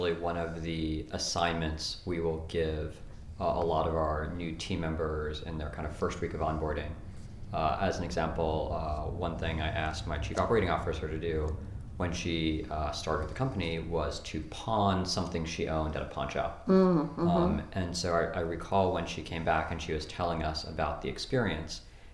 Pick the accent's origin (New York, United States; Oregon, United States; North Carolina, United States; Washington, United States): New York, United States; New York City; So I also grew up in New York, a combination of Staten Island, Brooklyn, Manhattan, Queens, all are places I've worked or lived.